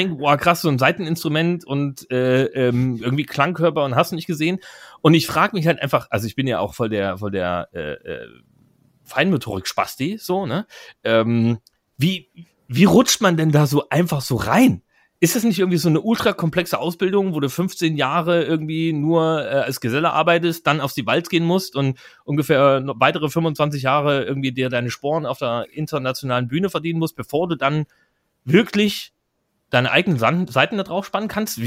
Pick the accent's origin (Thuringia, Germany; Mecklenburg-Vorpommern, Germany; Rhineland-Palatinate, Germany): Thuringia, Germany; ich komme aus dem Nachbarstaat, Thüringen